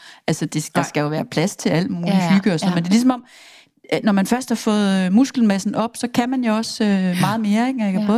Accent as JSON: {"language": "Danish", "town": "Horsens", "region": "Central Denmark Region", "country": "Denmark", "tie": "born or raised there", "also_born_or_lived": "Odense", "said": "Jeg er født i Odense faktisk, og så har jeg boet i Horsens, siden jeg var 8. Okay. Så jeg er jo sådan, Horsens vil jeg sige."}